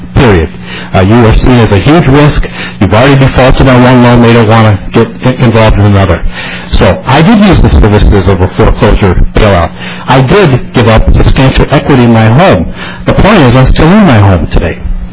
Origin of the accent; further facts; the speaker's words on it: Cold Spring, Minnesota, United States; Actually, I'm from Cold Spring, Representative Thing.